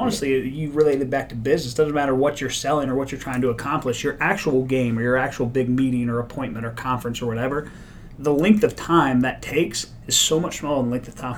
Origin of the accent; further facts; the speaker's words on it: Mechanicsville, United States; I'm from Mechanicsville, of course.